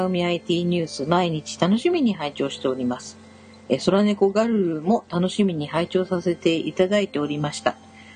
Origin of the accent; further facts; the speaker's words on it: Tottori, Japan; born there; でちなみにね、私は鳥取生まれなんですけど